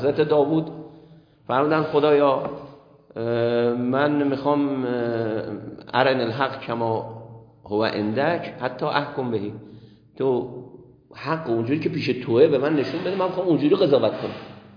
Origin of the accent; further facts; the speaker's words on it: Iran; یه آقای فهمید ما ایرانی هستیم